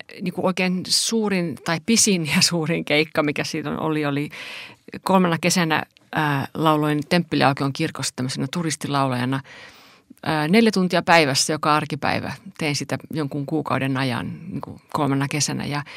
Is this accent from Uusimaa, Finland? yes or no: no; Kokkola, Central Ostrobothnia, Finland; also born or lived in Turku; Mä oon syntynyt Kokkolassa ja siellä asuin, kunnes sitten menin opiskelemaan Turkuun.